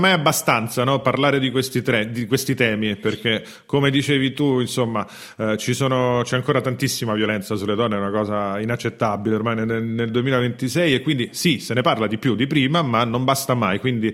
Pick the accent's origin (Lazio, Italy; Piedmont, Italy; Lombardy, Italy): Lazio, Italy; Rome; io poi sono di Roma e sono della Roma